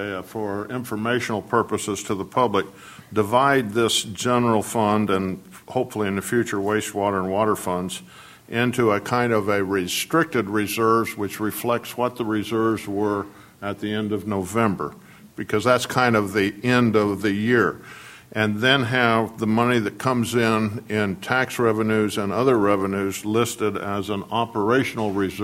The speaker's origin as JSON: {"language": "English", "town": "Cambria", "region": "California", "country": "United States", "said": "when I signed in that I was from Cambria"}